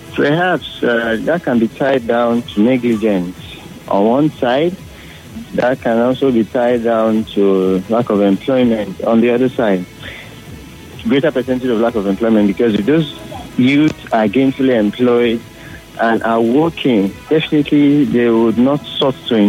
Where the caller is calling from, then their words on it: Azoba, Nigeria; calling from Azoba.